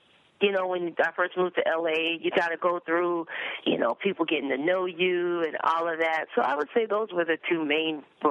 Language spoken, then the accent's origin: English; New York, United States; I'm like, I'm from New York. Of course I have a coat.